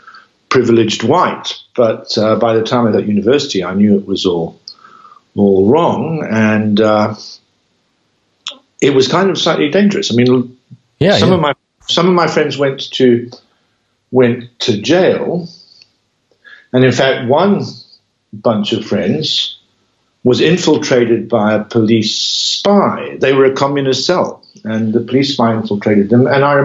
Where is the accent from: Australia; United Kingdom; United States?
United Kingdom; England; My parents, I mean, I'm English, I'm British. My parents were both British.